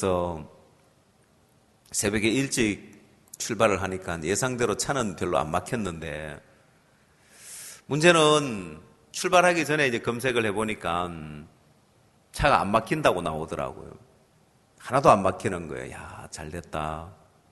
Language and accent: Korean; South Korea; 저는 한국 사람이라고 강사로 초청을 했더라고요.